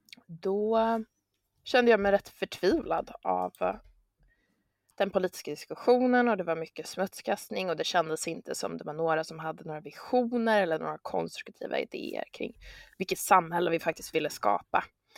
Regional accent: Örebro, Örebro County, Sweden; Och då föddes jag i Örebro. Jag har växt upp där med en stor familj, har många syskon.

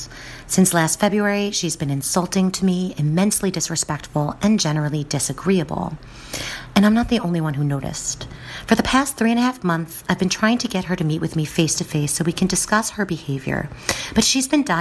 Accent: New Jersey, United States; I'm from New Jersey, which means I can yell and get loud

